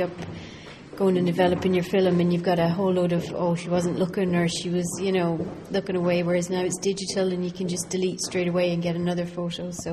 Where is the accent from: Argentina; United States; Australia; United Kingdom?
United Kingdom; Scotland; I grew up in Scotland, so it was kind of taken from old family photographs.